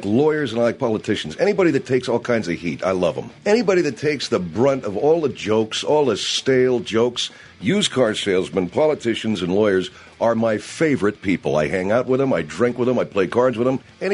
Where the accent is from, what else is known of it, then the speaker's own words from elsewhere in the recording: United States; Of course, I'm an American. See? I'm an American.